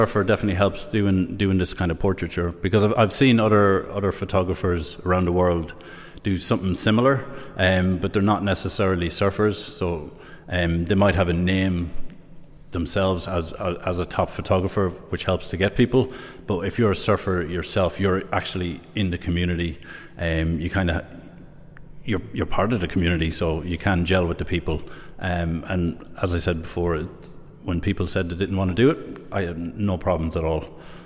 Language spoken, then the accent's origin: English; Rathedmon, County Sligo, Ireland; Yeah, I'm from Rathedmon, just in near Scullarsla in town. So that's born and bred. My dad was from the Philippines. And my mum is Irish